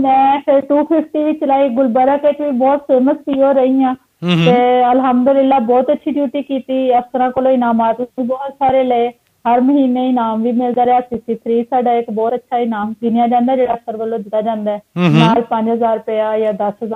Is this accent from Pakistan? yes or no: yes; Lahore, Punjab, Pakistan; ਅਸੀਂ ਪ੍ਰੋਪਰ ਲਾਹੌਰ ਦੇ ਰਹਿਣ ਵਾਲੇ ਹਾਂ, ਸ਼ੁਰੂ ਤੋਂ ਲੈ ਕੇ ਇੱਥੋਂ ਦੀ ਹੀ ਮੇਰੀ ਜੰਪਲ ਹੈ, ਇੱਥੋਂ ਦੀ ਹੀ ਤਾਲੀਮ ਹੈ, ਇੱਥੇ ਹੀ ਮੈਂ ਨੌਕਰੀ ਕੀਤੀ, ਅੱਲਾਹ ਤਾਲਾ ਨੇ ਇੱਥੇ ਹੀ ਮੇਰੀ ਸ਼ਾਦੀ ਹੋਈ, ਸਾਰੀ ਜ਼ਿੰਦਗੀ ਇੱਥੇ ਲਾਹੌਰ ਹੀ ਲੰਘ ਗਈ ਹੈ।